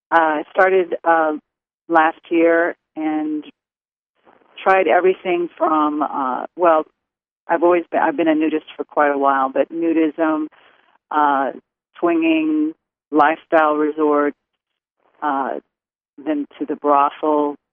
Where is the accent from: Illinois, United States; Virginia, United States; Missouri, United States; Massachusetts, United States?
Missouri, United States; moved away as an adult; I was raised in Missouri.